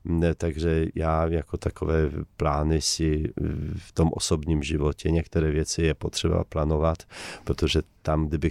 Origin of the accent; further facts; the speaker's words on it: Poland; tam se ozve ve mně ten polský občan, ten polský fanoušek a tam jsem Polák.